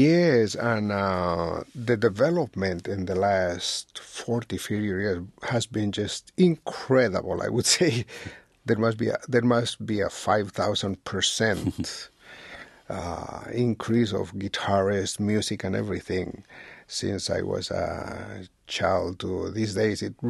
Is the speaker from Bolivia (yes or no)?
yes; Bolivia; born there; English is a second language; Yes, I was born in Bolivia.